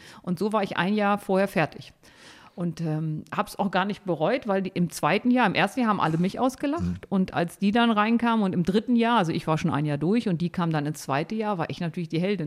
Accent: Harz, Germany; Hallo, ich komme aus dem Harz.

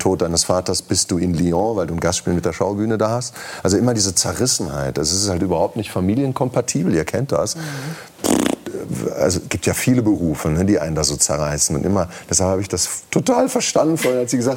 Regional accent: Herdecke, North Rhine-Westphalia, Germany; also born or lived in Hagen; Ja, geboren bin ich in Hagen, aber das lag, aber um ehrlich zu sein, nur daran, dass es damals das Herdecker Krankenhaus noch nicht gab. Das war kurz vor der Vollendung. Aber ich bin in Herdecke aufgewachsen, genau.

